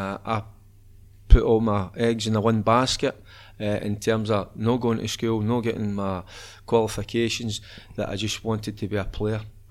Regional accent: Glasgow, Scotland, United Kingdom; also born or lived in Hamilton; No, well, I grew up in Glasgow. Stayed in Shettleston, then it was Gathamlet, Ballanark, that area. So, and I moved out to Hamilton when I was about, 12 years old.

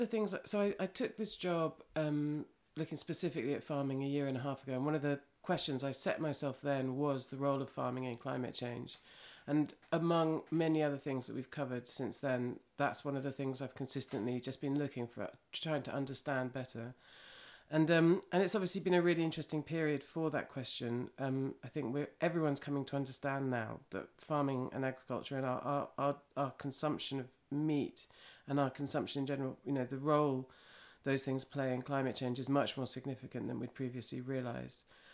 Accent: London, United Kingdom; I grew up in London. I mean, I was born in London, grew up. We didn't have a garden, and I loved outside space.

